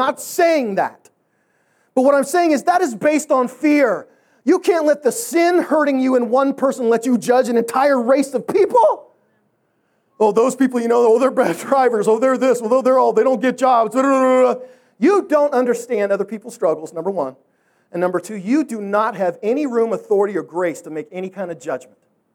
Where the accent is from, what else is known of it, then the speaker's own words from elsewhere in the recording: Canada; And by the way, I'm Canadian. I'm not like you white people. We're a creamier, better, purer white.